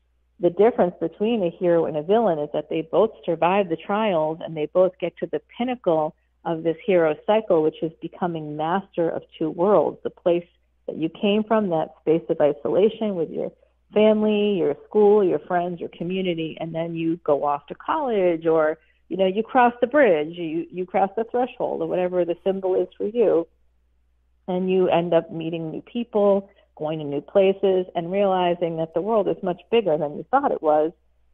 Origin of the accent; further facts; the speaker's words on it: Boston, Massachusetts, United States; born there; I got to go with Bruins because I was born in Boston.